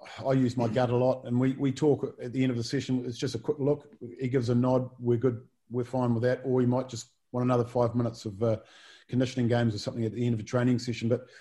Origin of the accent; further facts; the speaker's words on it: New Zealand; as a New Zealander